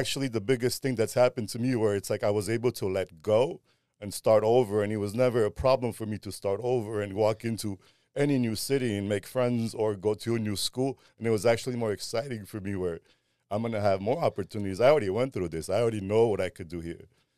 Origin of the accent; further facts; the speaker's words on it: Armenia; now in United States; coming to America for a bigger future, from Armenia. So the whole perspective of, you know, growing up in Armenia was the Christian community where it's family, morals, respect, you know, the way we were raised.